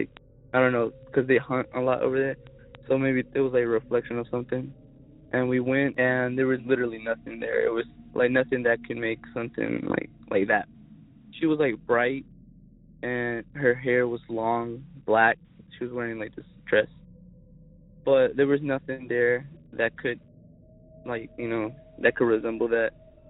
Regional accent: Zebulon, North Carolina, United States; I'm from Zebulon, North Carolina.

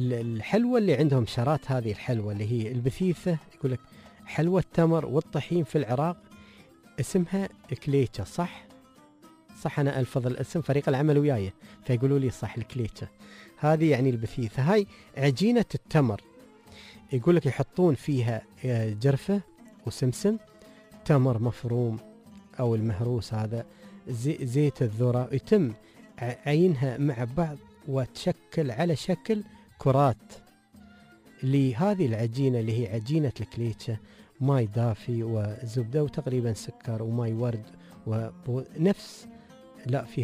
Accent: United Arab Emirates; عندنا في الإمارات

